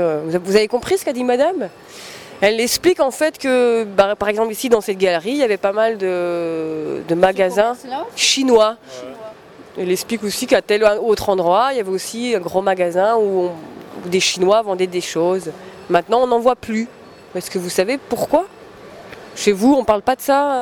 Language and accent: French; Belgium; je ne suis pas en fait d'ici, je viens de Belgique, donc je sais.